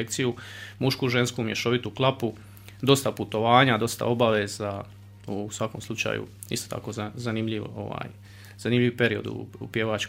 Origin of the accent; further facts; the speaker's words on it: Dubrava, Split-Dalmatia County, Croatia; znači ja sam inače iz Dubrave